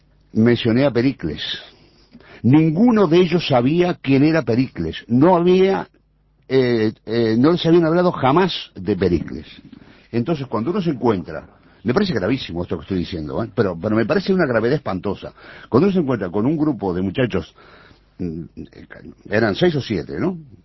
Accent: Uruguay

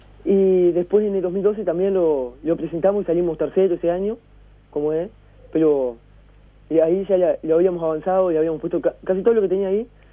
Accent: Paysandú, Uruguay; por una cuestión de que yo soy de Paysandú

